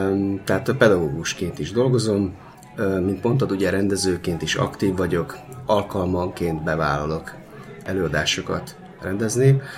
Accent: Subotica, Vojvodina, Serbia; Én Kárpát-medencei magyar vagyok.

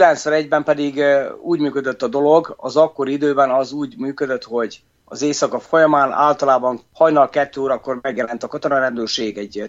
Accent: Senta, Vojvodina, Serbia; Igen, Zentáról származom, a volt Jugoszlávia területéről, ugye ma már csak Szerbiaként ismert ez a terület.

